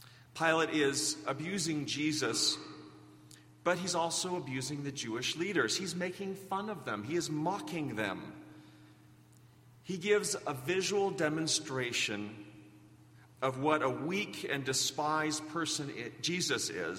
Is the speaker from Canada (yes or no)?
yes; Canada; also born or lived in Belgium; we landed in Calgary, and then I graduated from high school in Summerland, after which my family moved to St. Albert.